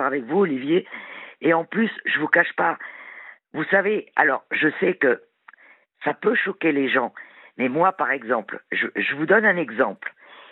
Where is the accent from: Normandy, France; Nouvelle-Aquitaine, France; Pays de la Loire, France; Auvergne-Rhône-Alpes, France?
Normandy, France; moi, je viens juste de l'Orne. Hein. Je viens pas de loin.